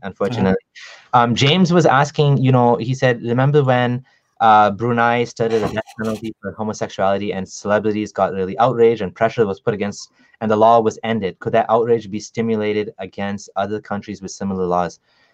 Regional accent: Kenya; We grew up in Kenya, and Kenya is not like Pakistan.

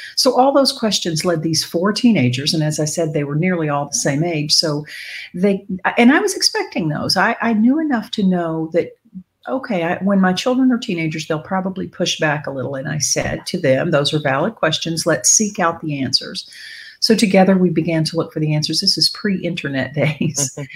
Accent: Southern US, United States; I was born in the South. I grew up in the South. My parents are very religious, Southern Baptist, as you have mentioned, Christian. And I grew up in the faith.

